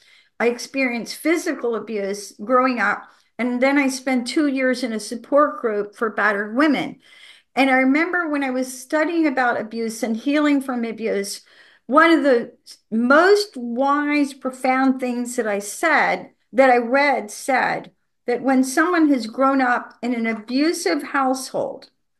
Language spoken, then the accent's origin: English; Savannah, Georgia, United States; I grew up in Savannah, Georgia, and I was headed to church.